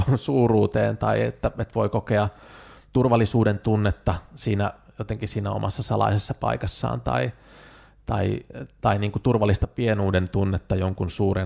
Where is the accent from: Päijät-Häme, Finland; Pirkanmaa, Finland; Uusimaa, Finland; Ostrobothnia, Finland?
Uusimaa, Finland; Vantaa; Mä oon lähtöisin Vantaalta, niin jotenkin palata vähän sille kotiseudulle